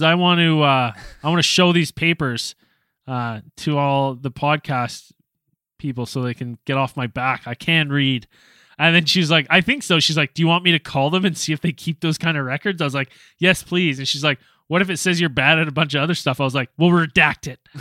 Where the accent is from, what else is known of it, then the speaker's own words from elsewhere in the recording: West Kelowna, British Columbia, Canada; Like my parents' home that I grew up in West Kelowna there